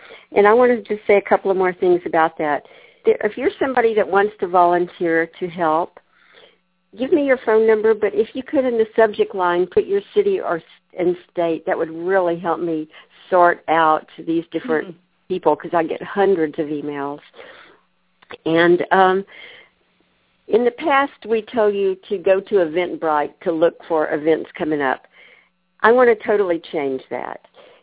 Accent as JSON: {"language": "English", "region": "Texas", "country": "United States", "said": "I say y'all because I'm from Texas"}